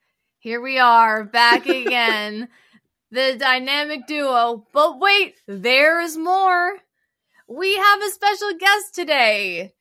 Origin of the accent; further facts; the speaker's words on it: United States; Obviously, I'm American, so that's my point of reference.